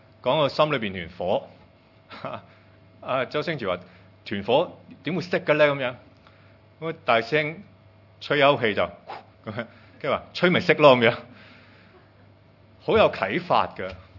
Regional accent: Hong Kong; 我们香港人一定要明白的，我们个个都经历过

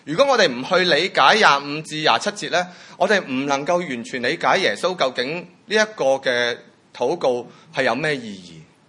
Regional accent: China; 我哋中国人咧好多时都系最常用安息就系死咗之后噶嘛

